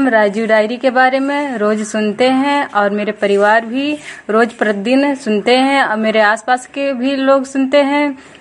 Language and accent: Hindi; Lakharampur, India; मेरा गांव का नाम है लखारामपुर।